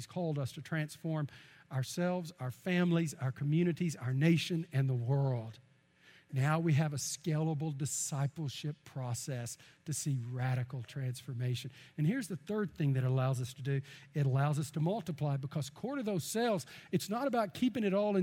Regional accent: Texas, United States; I'm from East Texas. I know where all the dead cows are, how to get there quicker than anybody else.

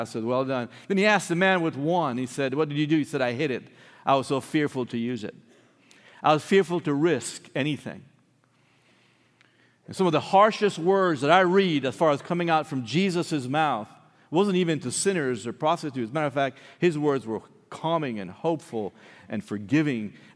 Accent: Belize; I'm from Belize, in the Mayan civilization. The heart of it is right in Belize, so we made out like a bandit.

